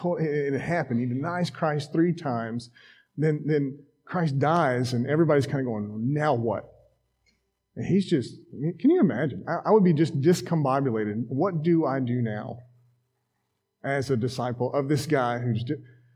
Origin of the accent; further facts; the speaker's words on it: Somerville, Massachusetts, United States; I grew up here in Somerville, I never knew there was so many different ethnic groups and languages spoken right here.